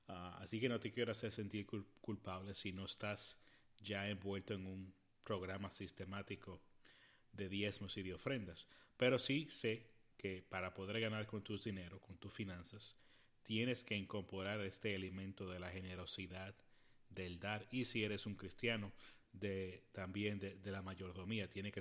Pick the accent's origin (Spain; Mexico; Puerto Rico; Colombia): Puerto Rico; en la que yo crecí en Puerto Rico todavía sigue ese calendario